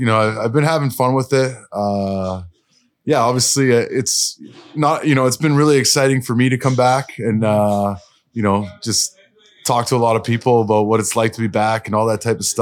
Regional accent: Vancouver, British Columbia, Canada; now in Boston, United States; Born and raised in Vancouver.

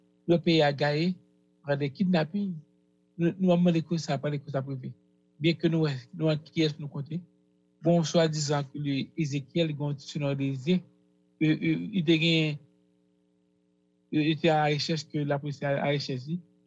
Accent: Haiti; en tant qu'Haïtien. Nous sommes peuple qui respecte le monde.

